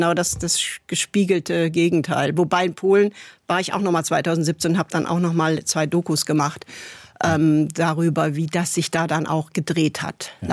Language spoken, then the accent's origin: German; Germany; als Westdeutsche Polnisch zu lernen, das fanden die ganz toll